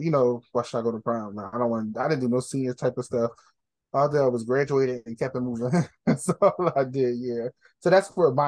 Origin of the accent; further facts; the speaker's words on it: Philadelphia, Pennsylvania, United States; I said back in that day growing up in Philly, I used to wear, my grandma had shorts like that.